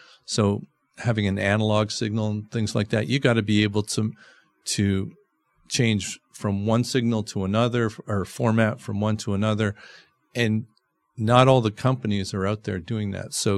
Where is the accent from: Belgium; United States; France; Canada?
Canada; moved away; being a Canadian sitting in the stands right above the net?